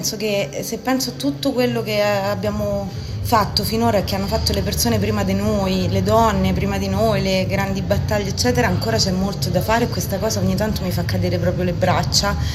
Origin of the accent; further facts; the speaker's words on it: Rome, Lazio, Italy; Dalla piccola Parigi di Roma, di Torpignattara, che la chiamo piccola Parigi, ma in realtà perché è molto nota per i fatti di cronaca, ahimè.